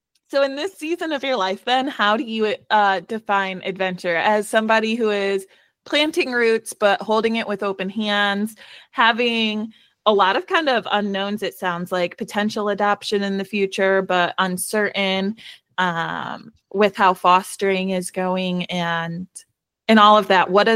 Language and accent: English; New York, United States; As a New Yorker, we went to Virginia and that was the first thing.